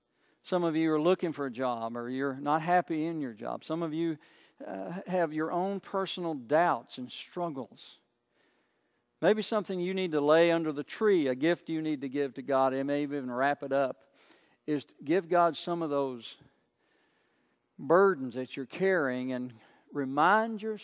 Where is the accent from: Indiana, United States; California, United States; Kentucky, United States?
Kentucky, United States; I mean, I'm a Kentuckian. In Kentucky, you're from the county, right? I'm from Warren County.